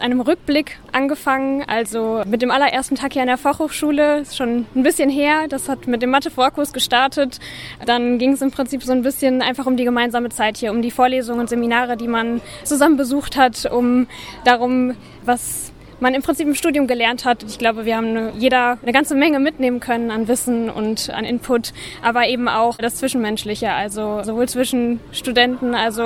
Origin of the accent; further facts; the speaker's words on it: North Rhine-Westphalia, Germany; weil es die Nähe zu meiner Heimat ist, also ich komme gebürtig aus dem Sauerland